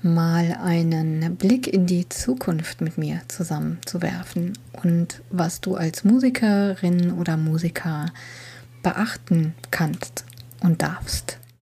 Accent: Rhineland, Germany; Ich bin ja auch eine Rheinländerin

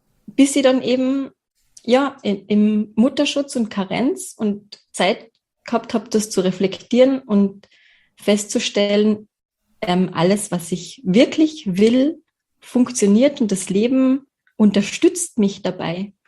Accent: Carinthia, Austria; born there; Bin geboren in Kärnten und ich wohne auch in Kärnten. Hinter mir, irgendwo da hinter mir ist der Wörthersee.

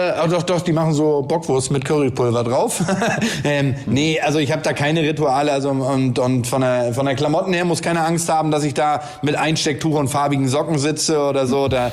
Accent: Volksdorf, Hamburg, Germany; Also ich komme aus Volksdorf

